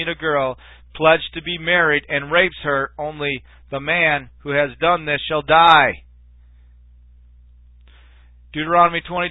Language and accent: English; United States; I'm an American. I have a right to freedom.